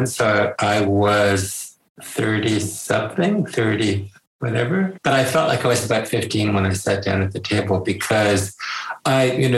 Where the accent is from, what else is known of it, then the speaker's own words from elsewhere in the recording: Connecticut, United States; She was from California, and I was from Connecticut